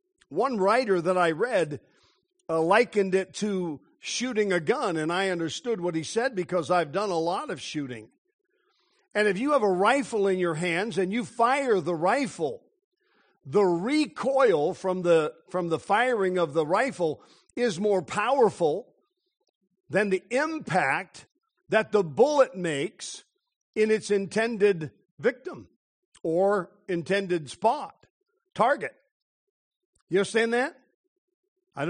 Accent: Denver, Colorado, United States; I was raised in Denver, Colorado, and there's a place right outside of Denver in the foothills of the Rocky Mountains called Red Rocks.

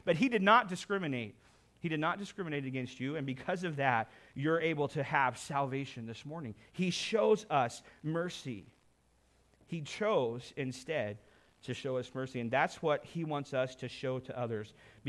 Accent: Oklahoma, United States; now in Canada; I was raised in Oklahoma in the United States. Anybody here raised in Oklahoma in the United States?

